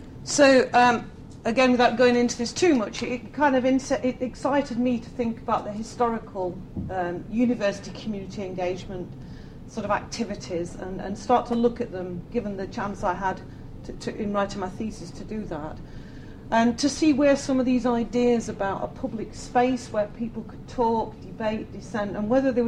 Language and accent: English; Mansfield, East Midlands, United Kingdom; I'm from North Knotts in Mansfield